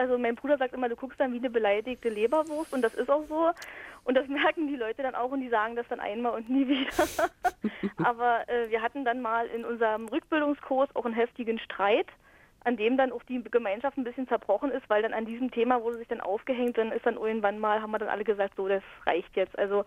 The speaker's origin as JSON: {"language": "German", "region": "Brandenburg", "country": "Germany", "said": "ich bin ja aus Brandenburg, also aus dem Osten"}